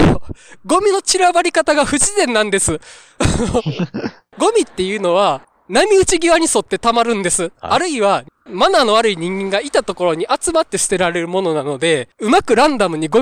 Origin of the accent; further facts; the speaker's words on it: Awaji, Hyogo, Japan; 淡路島出身なんですけど